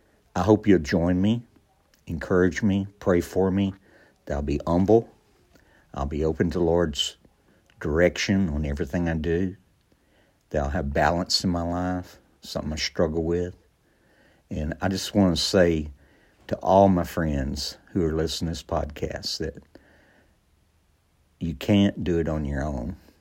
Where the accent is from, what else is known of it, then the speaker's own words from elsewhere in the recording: East Texas, United States; things I've learned from growing up in the Piney Woods. As you well know, I'm very proud of my Piney Woods roots.